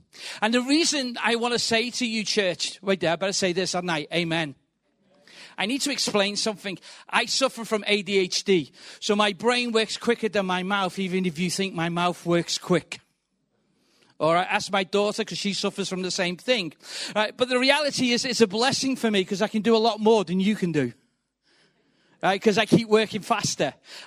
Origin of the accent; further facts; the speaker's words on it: Birkenhead, North West England, United Kingdom; I am not from London. Right, I think the accent might give it away, but I can talk like this if I need to. So I'm originally from Birkenhead, Liverpool area.